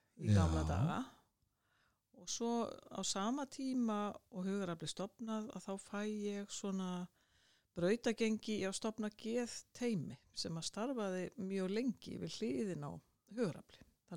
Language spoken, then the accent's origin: Icelandic; Mosfellsbær, Capital Region, Iceland; ég alinn upp við Reykjalund í Mósellssveitinni. Ég kallaði ennþá Mósellssveit.